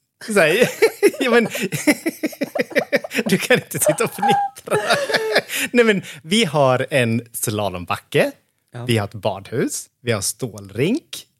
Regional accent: Hofors, Gävleborg County, Sweden; moved away as an adult; Ja, men jag är född och uppvuxen i Hofors. Jag bodde där tills jag var 19.

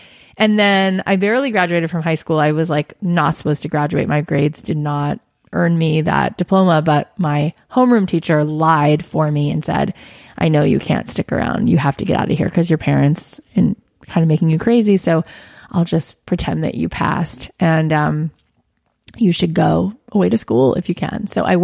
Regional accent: Boca Raton, Florida, United States; We're talking like Boca Raton where people go to retire.

